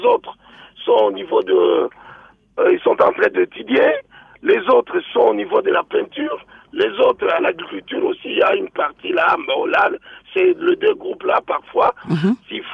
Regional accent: France; même en Europe, moi je viens de la France, même en Europe

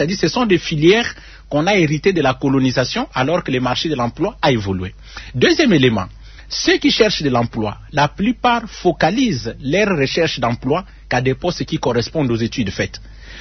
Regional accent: DR Congo; nous avons lu la Constitution qui nous donne, nous, les droits, en tant que Congolais, d'aider la nation avec notre expertise.

